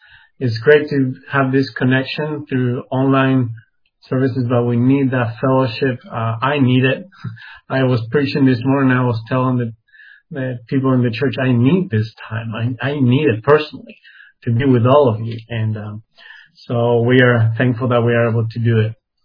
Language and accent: English; Uruguay; I was born and raised here in Uruguay. I grew up in a Christian, semi-Christian home.